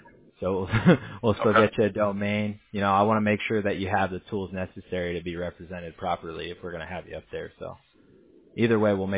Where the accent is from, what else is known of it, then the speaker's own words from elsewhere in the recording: California, United States; I grew up in Southern California.